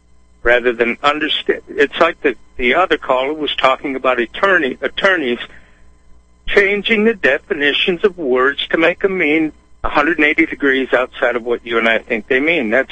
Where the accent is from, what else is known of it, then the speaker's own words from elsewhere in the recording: Michigan, United States; now in Tennessee, United States; will never not be a citizen of Michigan. I reside in Tennessee. Because it's like me saying, well, I'm from Michigan, but I'm living in Japan.